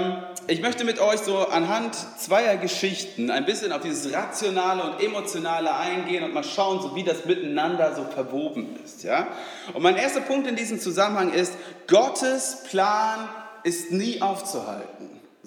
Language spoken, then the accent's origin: German; Germany; das sage ich auch als Schwede, der so inkulturisiert ist, ne, der hier aufgewachsen ist und auch auf Deutsch denkt